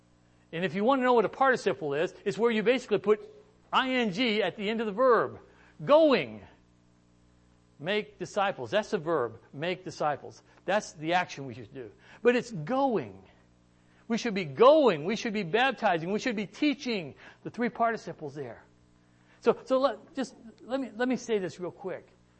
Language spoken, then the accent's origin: English; Illinois, United States; I grew up in Illinois. I know what corn looks like.